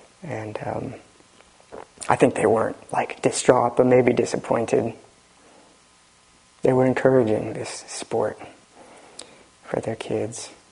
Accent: United States; And we grew up on Long Island Sound, on the water there. And my brother and I liked to fish for snappers.

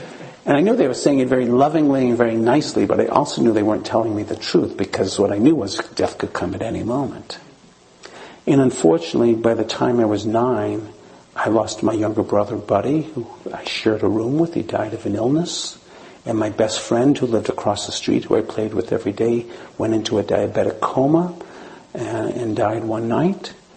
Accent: Massachusetts, United States; Growing up outside of Boston, my family loved Chinese food, and I, from a little boy, would be going to Chinese restaurants

